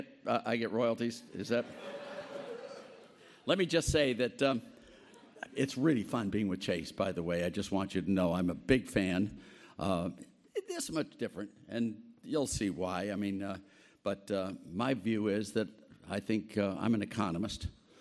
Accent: Nashville, Tennessee, United States; I don't know this area of New York. I'm from Nashville.

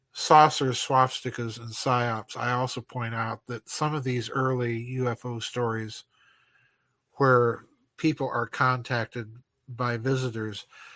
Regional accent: South Dakota, United States; You know, I grew up in South Dakota, so I know these people.

